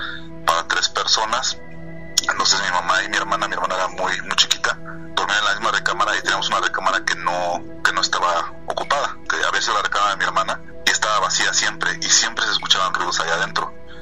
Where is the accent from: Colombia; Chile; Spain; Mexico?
Mexico; Mexico City; nosotros somos somos originarios de la Ciudad de México, y toda mi familia todavía vive allá.